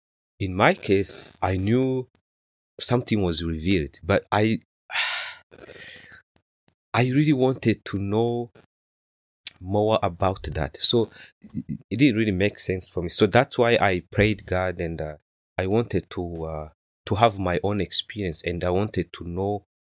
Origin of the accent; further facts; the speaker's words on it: Rwanda; moved away as an adult; now in United States; I was born and raised in Rwanda.